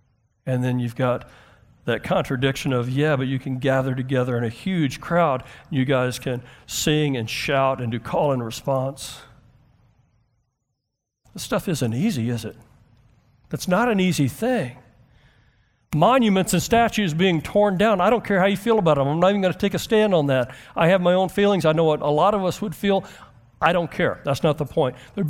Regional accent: United States; I'm American and deeply rebellious

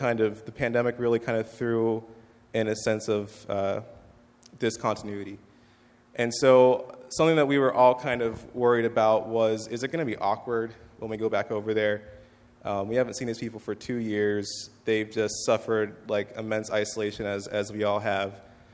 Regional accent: Altoona, United States; So Grace Bible Church, again, is located in my hometown, Altoona.

